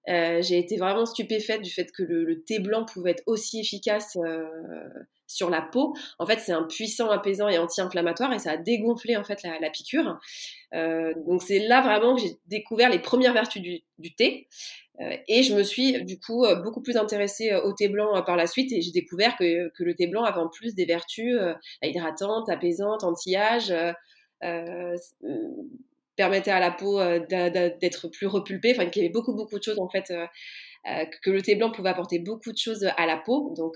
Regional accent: Brittany, France; moi j'ai grandi déjà aussi en Bretagne, dans la campagne, donc avec un cadre relativement verdoyant

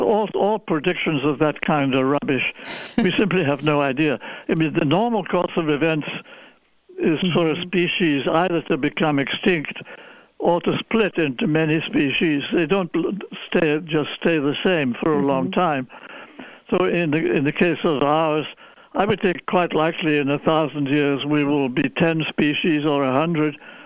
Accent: England, United Kingdom; I grew up in England

